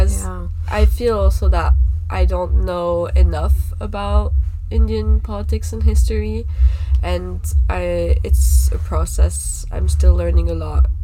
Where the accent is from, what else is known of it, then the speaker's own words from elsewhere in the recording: Paris, Île-de-France, France; I grew up in Paris.